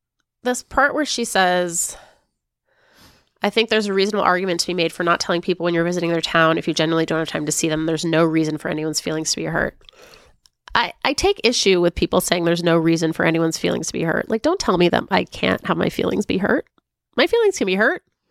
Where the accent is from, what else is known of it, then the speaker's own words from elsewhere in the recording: California, United States; She and I grew up together in California